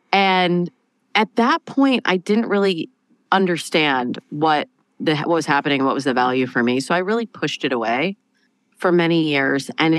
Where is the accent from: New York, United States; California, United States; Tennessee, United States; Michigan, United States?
Michigan, United States; East Lansing; I think, began in my hometown of East Lansing, Michigan, a kind of unique background.